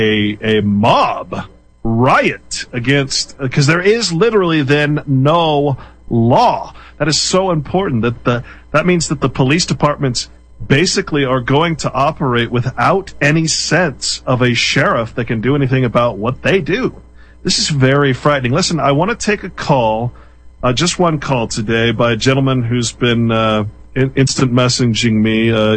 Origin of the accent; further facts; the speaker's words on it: Sacramento, California, United States; I grew up in Sacramento.